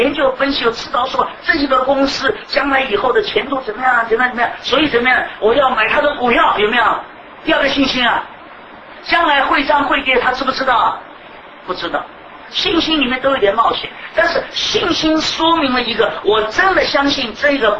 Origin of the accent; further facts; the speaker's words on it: China; 我们中国人常常说仁义啊、道德啊